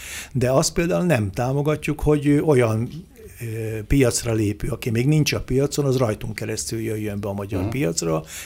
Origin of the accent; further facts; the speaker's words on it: Hungary; Sőt, én patrióta magyarként, csak. Magyar borászként, én azt vallom